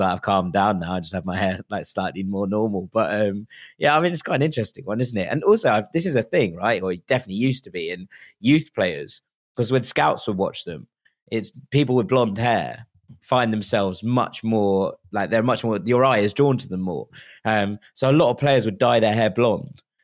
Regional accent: Hammersmith, London, United Kingdom; because I come from Hammersmith, which is like the opposite end of the world.

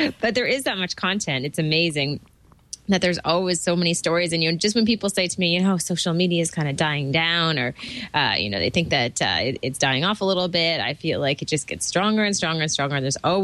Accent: Toronto, Ontario, Canada; from Toronto, Ontario, Canada.

